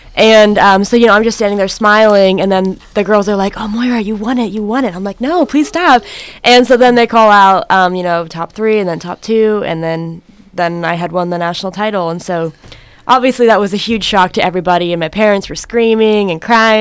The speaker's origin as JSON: {"language": "English", "town": "Anchorage", "region": "Alaska", "country": "United States", "said": "I'm from Anchorage, Alaska."}